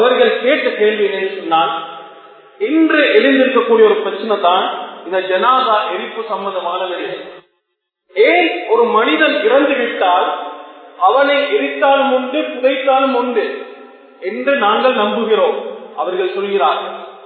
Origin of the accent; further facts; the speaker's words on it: Colombo, Western Province, Sri Lanka; அப்படியான ஒரு சூழலிலே, கொப்பனி தெருவிலே பிறப்பிடமாக கொண்ட நான் அப்படியான ஒரு சூழலிலே தான் நானும் வளர்ந்தேன்.